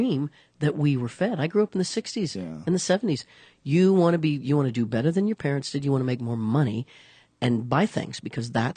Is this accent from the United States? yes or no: yes; Leavenworth, Kansas, United States; born there; I said I was born. I was born in Leavenworth, Kansas. I wanted to be a rock star.